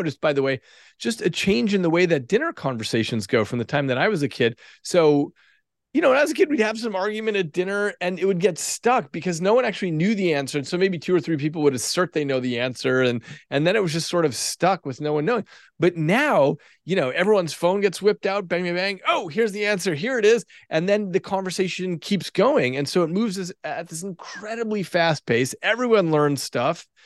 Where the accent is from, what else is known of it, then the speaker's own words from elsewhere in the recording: Albuquerque, New Mexico, United States; I grew up in Albuquerque, New Mexico.